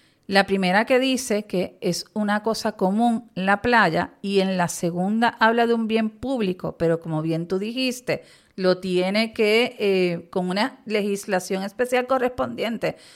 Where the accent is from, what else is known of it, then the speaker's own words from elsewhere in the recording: Puerto Rico; siendo puertorriqueños, entendiendo, yo por lo menos creo que las playas son un bien público